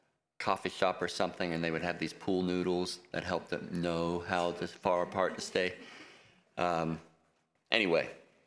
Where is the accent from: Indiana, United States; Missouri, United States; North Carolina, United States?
North Carolina, United States; also born or lived in Texas; I was born in Texas. I don't remember much about the place, but we moved to North Carolina when I was 18 months old.